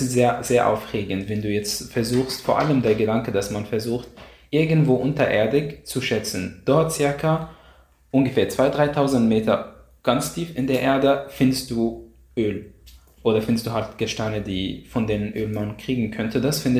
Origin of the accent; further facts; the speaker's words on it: Egypt; now in Austria; ich komme aus Ägypten.